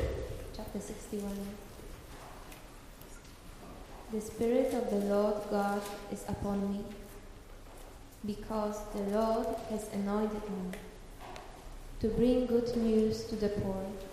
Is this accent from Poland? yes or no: yes; Poland; And afterwards I'm going back to my home country, to Poland